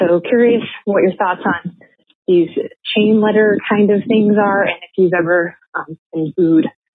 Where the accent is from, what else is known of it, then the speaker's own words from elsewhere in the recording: Michigan, United States; also born or lived in Austin, United States; I just moved back to my hometown in Michigan from Austin due to COVID